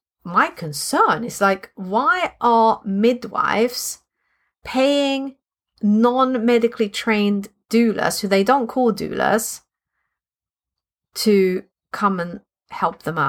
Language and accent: English; Sweden; accent: Swedish; English is a second language; now in United Kingdom; Zest. See my Swedish accent. It's a Z.